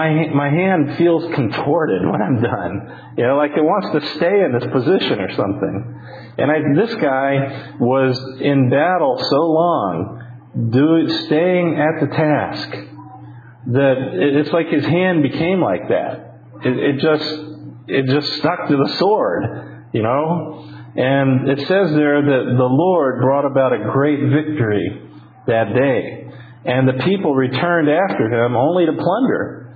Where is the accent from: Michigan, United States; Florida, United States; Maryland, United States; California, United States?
Florida, United States; Tampa; when I was growing up in Tampa